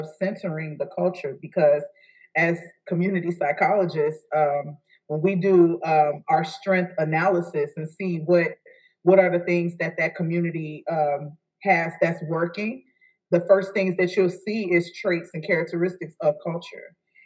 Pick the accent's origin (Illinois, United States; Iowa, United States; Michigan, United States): Illinois, United States; Chicago; we born and raised in Chicago, but I bet you that we have some shared cultural things because our families migrated from the South and came to Chicago